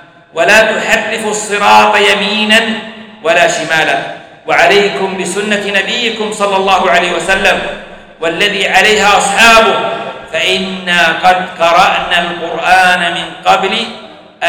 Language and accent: Arabic; Saudi Arabia; ونزخر به في هذا البلد بلادنا المملكة العربية السعودية